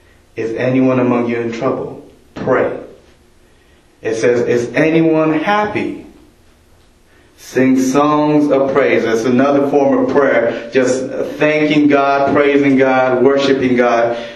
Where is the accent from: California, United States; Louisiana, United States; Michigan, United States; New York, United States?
California, United States; Los Angeles; Like I said, I grew up in Los Angeles, Granada Hills. Most of you don't know Granada Hills. It's right next to Northridge.